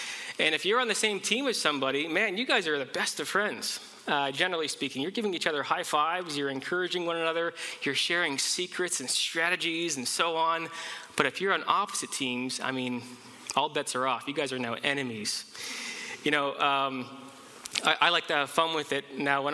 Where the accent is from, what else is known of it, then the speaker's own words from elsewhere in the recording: Canada; I'm always very quick to acknowledge in a proud way that I'm Canadian. It's part of my identity.